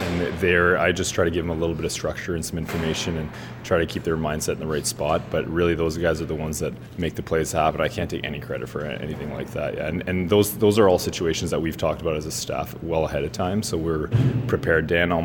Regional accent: Canada; I'm a proud Canadian, and I always love to see Hockey Canada do well.

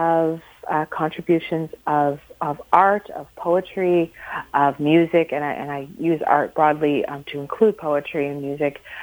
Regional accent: Five Islands, Nova Scotia, Canada; I'm from the area. I live in economy, and I grew up in Five Islands.

